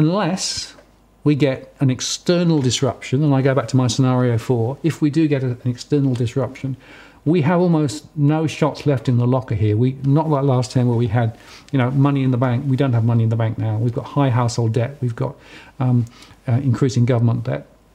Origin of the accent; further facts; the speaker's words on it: United Kingdom; Tea, of course. I'm British.